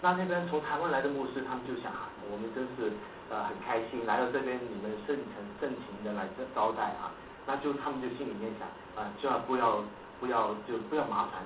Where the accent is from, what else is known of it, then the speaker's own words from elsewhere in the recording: Hong Kong; 好像我们香港人说你有叫沙级